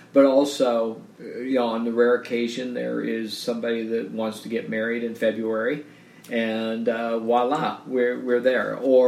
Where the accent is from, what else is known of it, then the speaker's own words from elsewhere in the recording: Iowa, United States; I grew up originally in Iowa in the Midwest